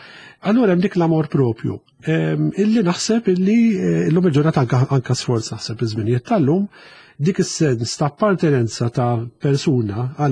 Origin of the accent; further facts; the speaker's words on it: Rabat, Western Region, Malta; now in Marsaskala, Malta; jien noqgħod f'lokalità li ma twelidx fiha, jiena ġej mir-Rabat u noqgħod Marsa Skala.